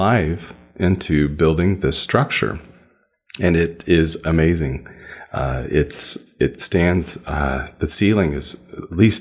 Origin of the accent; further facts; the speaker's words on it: Indianapolis, Indiana, United States; I grew up in Indianapolis. I was a parishioner at a couple of different parishes in my lifetime before I left and entered this community.